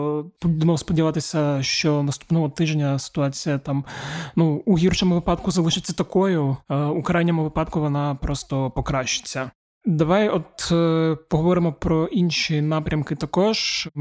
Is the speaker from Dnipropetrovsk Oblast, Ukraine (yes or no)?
yes; Stepnohirsk, Dnipropetrovsk Oblast, Ukraine; мій рідний Степногірськ, який між Запоріжжям, скажімо так, та Васильівкою.